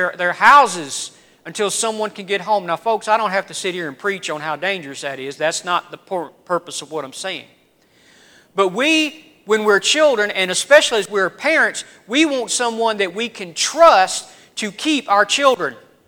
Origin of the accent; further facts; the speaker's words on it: Deep South, United States; No, but, you know, being raised in the Deep South, we had some terminology and some phrases that sometimes make sense